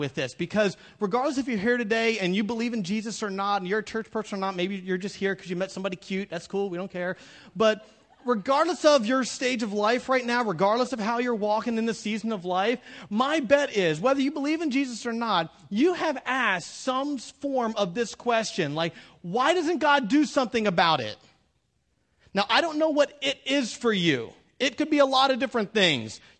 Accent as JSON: {"language": "English", "region": "Pennsylvania", "country": "United States", "tie": "born or raised there", "said": "I don't know if it's because I grew up in the North. You know, I grew up in PA, and I can't stand being late."}